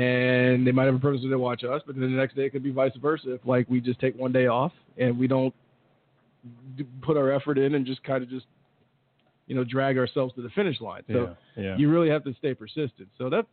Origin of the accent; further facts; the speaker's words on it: Nashville, Tennessee, United States; now in Tulsa, United States; Nashville.